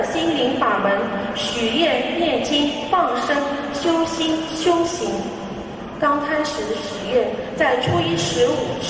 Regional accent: Shanghai, China; 我是来自于上海，我今天能在这儿和大家分享学佛的体会，我深感荣幸。

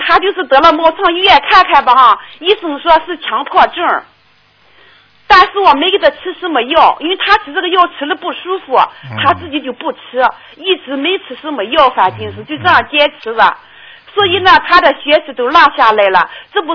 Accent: Laiyang, Shandong, China; 你我是烟台这边的，莱阳烟台这边的。

